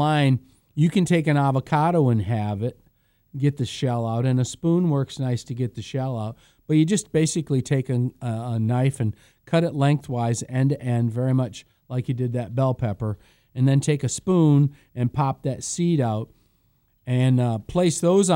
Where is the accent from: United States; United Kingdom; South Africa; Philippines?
United States; Michigan; Because I grew up in Michigan.